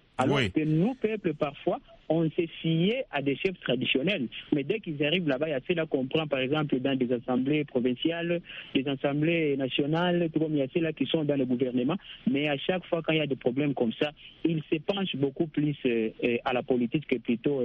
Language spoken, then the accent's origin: French; DR Congo; comme chez nous en RDC